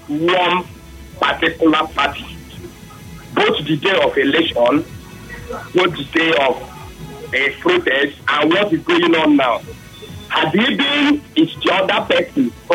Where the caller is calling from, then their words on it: Port Harcourt, Rivers, Nigeria; I'm calling from Port Harcourt.